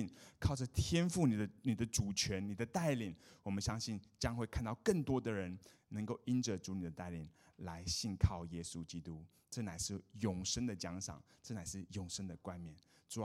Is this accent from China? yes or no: no; Johannesburg, Gauteng, South Africa; moved away as an adult; also born or lived in Taiwan; now in United States; 那我是台湾出生的。但是呢，我在11岁的时候呢，我们全家就搬到这个南非约翰尼斯堡去。所以我11岁的时候在那边我就住了22年。